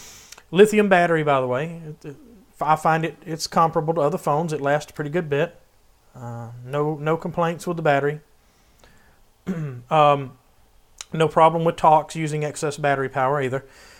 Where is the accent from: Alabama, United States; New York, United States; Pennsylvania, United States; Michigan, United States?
Alabama, United States; Hoover; accent: southern; Mr. Mosen loves my southern accent. … from Hoover, Alabama.